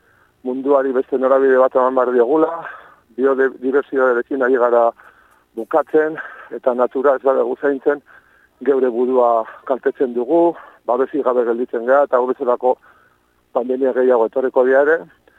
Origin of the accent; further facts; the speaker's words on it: Lasarte-Oria, Basque Country, Spain; justo atzo, Lasarte Orrian, gure herrian, ba, ikasolan da eskolan, ibilin nintzen